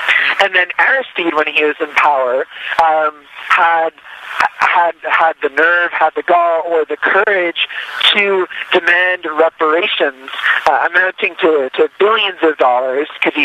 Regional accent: Canada; as a Canadian

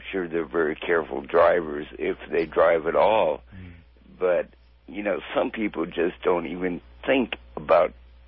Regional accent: Portland, Oregon, United States; And I grew up in Portland, you know. Portland is getting way too busy for me, maybe way too big.

